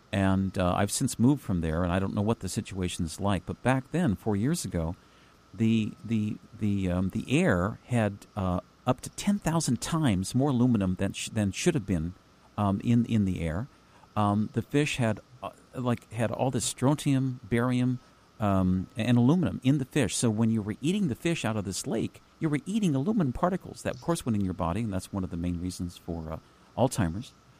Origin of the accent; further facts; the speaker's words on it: Olympia, Washington, United States; Olympia, Washington, and we were looking up at the sky. And the sky itself, when I was, when I was growing up in Olympia back many years ago